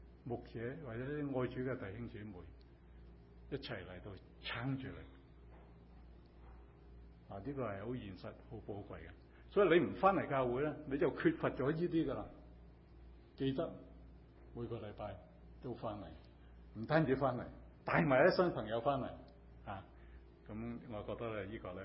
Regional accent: Hong Kong; 特别我们中国人呢，或者我们香港人呢，是特别喜欢吃东西

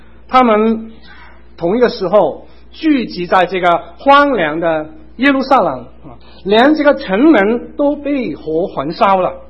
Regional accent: Hong Kong; now in United States; 我是从香港来的第一代华侨啊，其实我住在美国已经差不多40年了啊。

